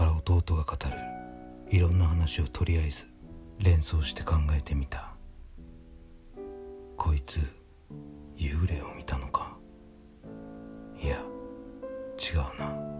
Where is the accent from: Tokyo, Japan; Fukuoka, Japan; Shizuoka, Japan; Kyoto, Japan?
Fukuoka, Japan; Kurume; also born or lived in Kumamoto; 俺は以前に語ったように熊本から生まれ育った久留米へ戻ってきたのだが、そこは親父の会社社宅寮だった。